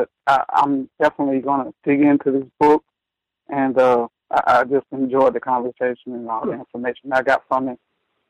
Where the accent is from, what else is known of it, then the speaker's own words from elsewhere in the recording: Louisiana, United States; I'm from Louisiana.